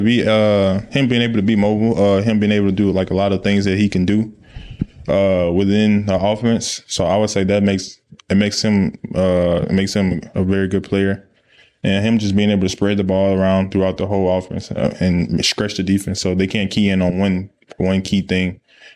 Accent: Louisiana, United States; It was a dream come true for me to being able to play at LSU, being able to do it in front of my home state.

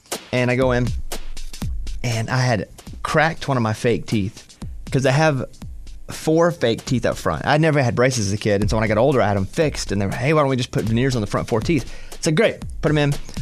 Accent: Arkansas, United States; I grew up in Arkansas and we had animals everywhere, even bad animals.

